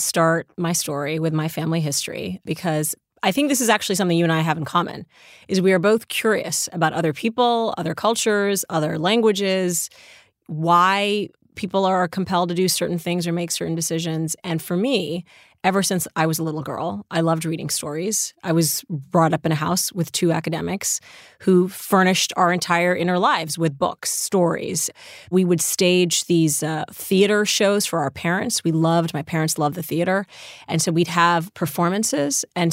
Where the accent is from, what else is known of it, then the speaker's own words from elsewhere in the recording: Saudi Arabia; also born or lived in Kalamazoo, Michigan, United States; I was raised in Saudi Arabia, as you know, born in Kalamazoo, Michigan, immigrant parents.